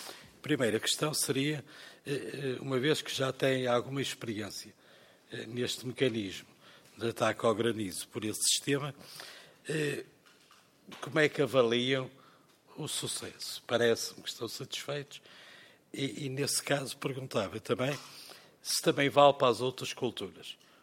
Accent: Peso da Régua, Norte, Portugal; desde logo por sermos vizinhos, sou de Peso da Régua, e por também ser produtor de maçã.

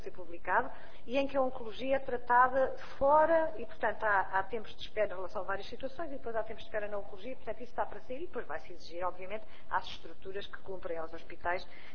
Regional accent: Portugal; nós também somos portugueses

